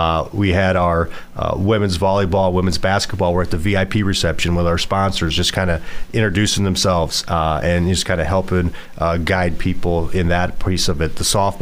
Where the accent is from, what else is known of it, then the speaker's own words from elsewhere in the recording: Waterloo, Iowa, United States; We're both from Waterloo, Cedar Falls area.